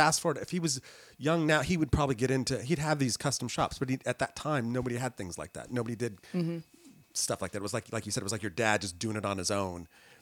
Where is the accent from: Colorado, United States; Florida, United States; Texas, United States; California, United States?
California, United States; California. I grew up in Northern